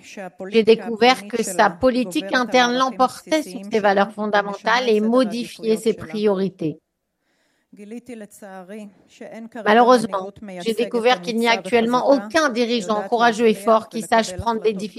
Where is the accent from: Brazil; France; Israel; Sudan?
Israel; now in United States; Je suis née et j'ai grandi en Israël. Elle était ma maison, mon lieu sûr, et même lorsque je suis partie aux États-Unis, il y a 20 ans, il est resté dans mon cœur comme ma patrie.